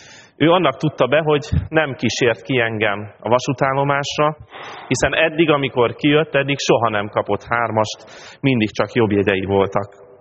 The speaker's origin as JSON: {"language": "Hungarian", "town": "Pápa", "region": "Veszprém County", "country": "Hungary", "tie": "born or raised there", "said": "Az egyetem első évében hazajártam minden hétvégén szülővárosomba, Pápára, innen Budapestről."}